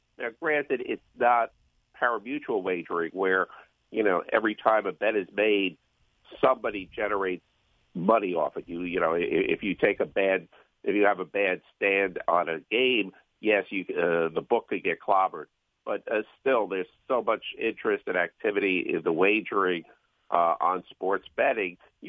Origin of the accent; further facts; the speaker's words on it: Queens Village, New York, United States; I personally remember from being old enough and growing up in Queens Village, yeah, that area was a congested city